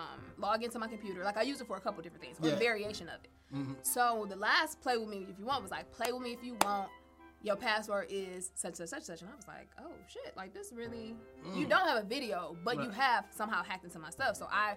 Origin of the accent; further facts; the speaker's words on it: Detroit, Michigan, United States; I'm from Detroit.